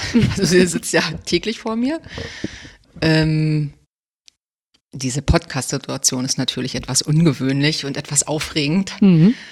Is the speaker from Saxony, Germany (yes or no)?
no; Cottbus, Brandenburg, Germany; Und genau, ich komme aus Cottbus